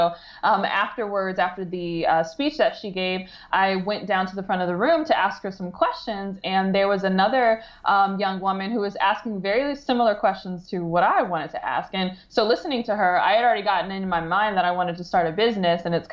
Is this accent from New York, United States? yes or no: no; Detroit, Michigan, United States; I grew up in the Metro Detroit area.